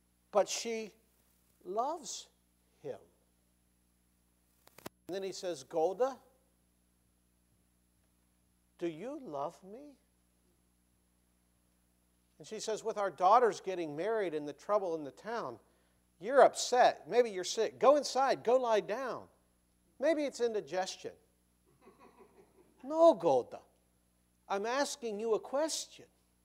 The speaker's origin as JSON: {"language": "English", "region": "Ohio", "country": "United States", "tie": "born or raised there", "said": "I grew up in Ohio"}